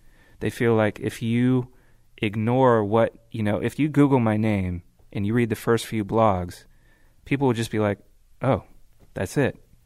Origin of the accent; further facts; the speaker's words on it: California, United States; growing up in the Bay Area, driving around